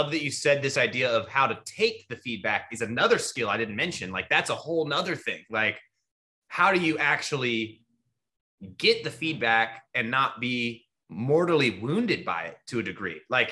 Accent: Austin, Texas, United States; But you know, in Austin, I was feeling, it's my hometown as well

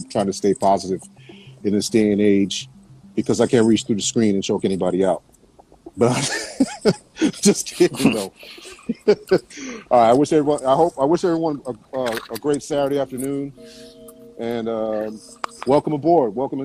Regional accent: Los Angeles, California, United States; And I'm from Los Angeles. I didn't always pack. I grew up without having to worry about worrying about packing as a kid.

